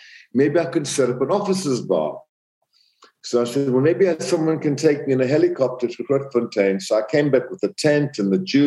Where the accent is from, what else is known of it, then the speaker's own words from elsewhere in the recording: Zambia; So I grew up in Central Africa, Zambia, in a very small town.